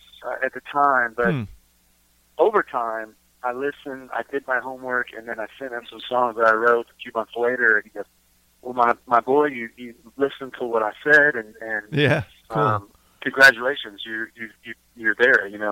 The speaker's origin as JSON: {"language": "English", "region": "Texas", "country": "United States", "said": "We're trying to be more than that and go outward from Texas and show who we are, because we are from Texas and what we sing and play and write."}